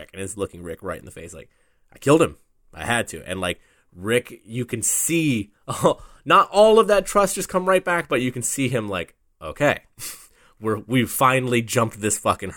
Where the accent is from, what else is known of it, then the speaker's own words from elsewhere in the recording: Texas, United States; Because I'm a Texan, yeehaw.